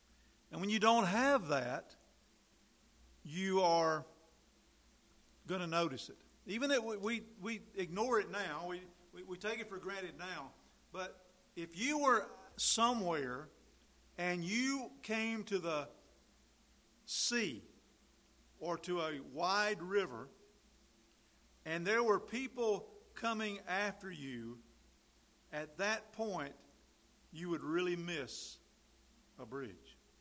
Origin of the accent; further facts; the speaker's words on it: North Carolina, United States; To go from my house that I grew up in North Carolina, to my grandmother's house, which was a common journey, I crossed two creeks and two rivers.